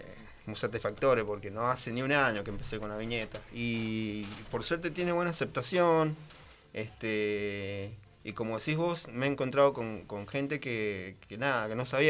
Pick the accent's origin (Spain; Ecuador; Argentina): Argentina; Caucete, San Juan; also born or lived in Jáchal; viví mucho tiempo en Caucete y sin embargo, es como que no me puedo olvidar que de donde nací. Siempre digo que soy de Hachal, en realidad, aunque he pasado mucho. Soy 50% caucetero y 50% hachalero, aunque haya vivido 6 años nada más en Hachal.